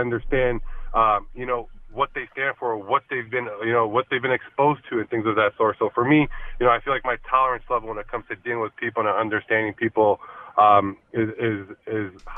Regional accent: New York City, New York, United States; also born or lived in Brooklyn; growing up in New York City because it exposed me to so much diversity throughout my childhood. You know, New York City, you know, being born in Brooklyn, Sunset Park, and be around, you know, Spanish and Asians and that kind of community.

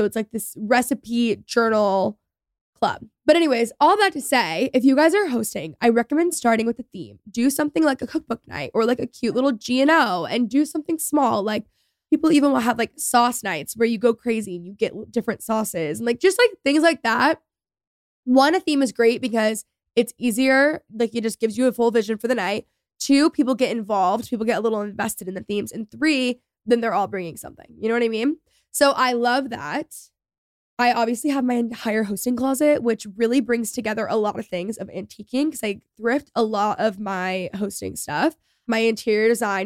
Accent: McKinney, Texas, United States; I grew up in McKinney, Texas. It's a suburb north of Dallas. And we have a really cute downtown square.

